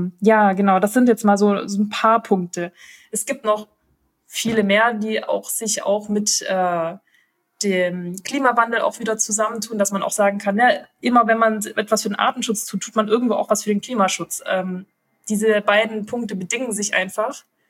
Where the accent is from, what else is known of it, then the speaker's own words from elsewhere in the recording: Baden-Württemberg, Germany; ich komme auch aus dem Schwabenländle, ich kenne das.